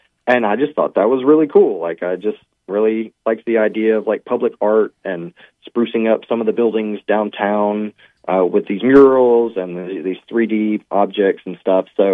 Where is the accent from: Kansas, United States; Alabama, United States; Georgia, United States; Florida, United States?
Alabama, United States; Hartsville; Yeah, so I'm from Hartsville originally.